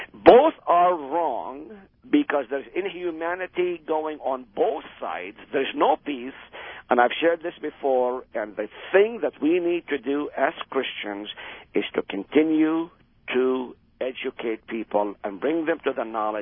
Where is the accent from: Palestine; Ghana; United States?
Palestine; moved away; As you know, I am from Palestine myself.